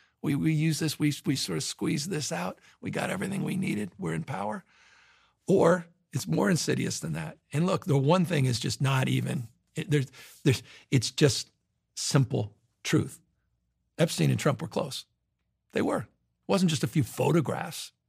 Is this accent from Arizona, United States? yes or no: no; San Francisco, California, United States; I've never seen a peregrine. I grew up in San Francisco in my life.